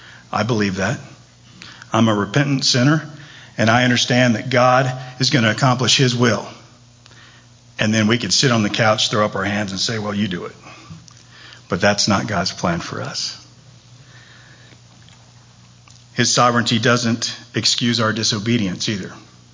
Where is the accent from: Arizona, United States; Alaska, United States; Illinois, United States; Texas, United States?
Texas, United States; I'd been going back and forth to Dallas. I'm from Texas